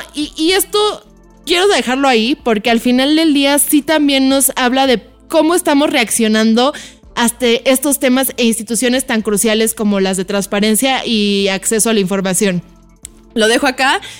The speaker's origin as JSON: {"language": "Spanish", "country": "Mexico", "said": "estas heridas también que tenemos como mexicanos"}